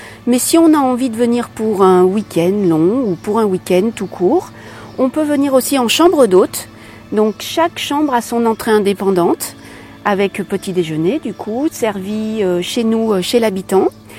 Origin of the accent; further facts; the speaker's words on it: Auvergne-Rhône-Alpes, France; moved away; Nous sommes de l'Allier. Anciennement, donc nous habitions à Cussé, à côté de Vichy.